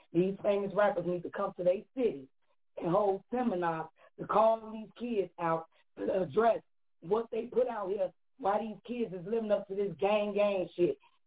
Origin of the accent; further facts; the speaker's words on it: Chicago, Illinois, United States; now in McHenry, United States; I'm not from Milwaukee. I'm from Chicago. I live in McHenry, Illinois. I drove an hour away.